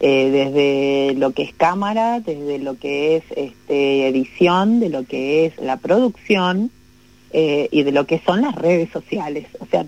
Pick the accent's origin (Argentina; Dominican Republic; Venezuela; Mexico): Argentina; San Rafael, Mendoza; born there; now in San Martín de los Andes, Argentina; Yo nací en San Rafael de Mendoza.